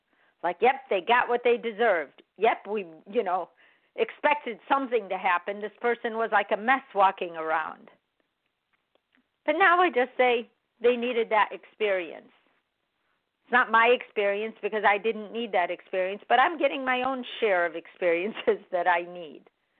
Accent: Chicago, Illinois, United States; born there; because I have an Arabic background, I'm not Iraqi, I'm not even I was born in America, in Chicago

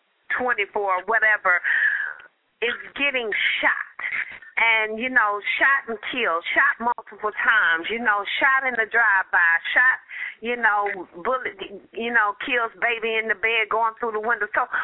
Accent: Compton, California, United States; when I grew up in Compton back in the late 60s and 70s, you know, when we did hear about violence in the community

